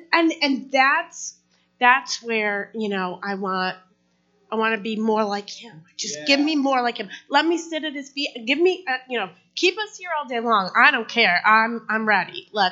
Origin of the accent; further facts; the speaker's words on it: Batavia, United States; I come from Batavia.